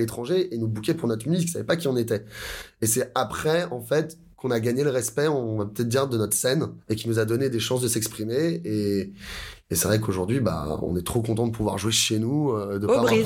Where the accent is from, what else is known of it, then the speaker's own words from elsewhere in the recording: France; on est français aussi, t'inquiète.